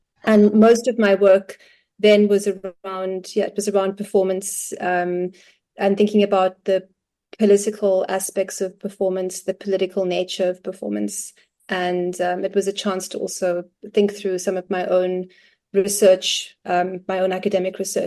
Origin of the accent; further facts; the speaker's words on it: Cape Town, Western Cape, South Africa; I'm a South African writer born and raised in Cape Town